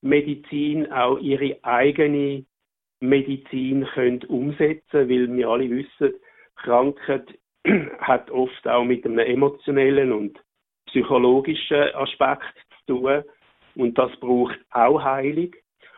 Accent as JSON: {"language": "German", "country": "Switzerland", "said": "wir haben als Schweizer die erste Demokratie in Europa gehabt"}